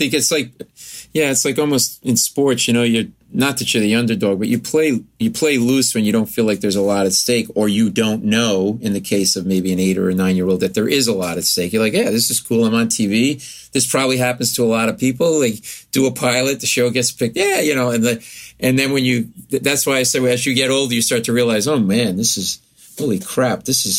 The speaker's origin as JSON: {"language": "English", "region": "Rhode Island", "country": "United States", "tie": "born or raised there", "said": "I grew up in Rhode Island in New England, and I remember, you know, my buddies and I go out, my mother's Oldsmobile, like 16, 17."}